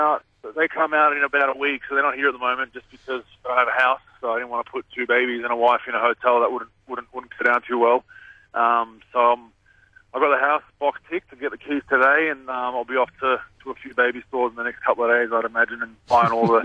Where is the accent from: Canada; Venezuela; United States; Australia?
Australia; accent: Australian; I think my sense of humour, my Aussie accent helps a little bit.